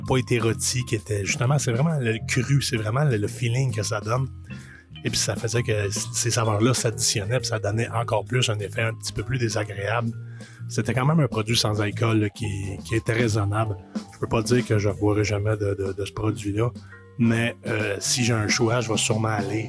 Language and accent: French; Farnham, Quebec, Canada; de ma région natale, là, dans les cantons de l'Est, donc dans la ville de Farnham.